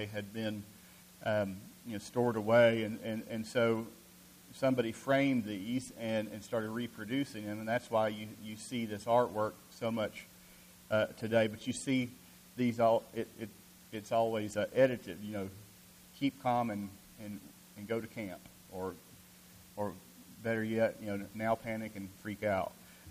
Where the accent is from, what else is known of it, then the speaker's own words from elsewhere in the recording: Columbus, Georgia, United States; When I was growing up in Columbus, Georgia, there was a shoe store downtown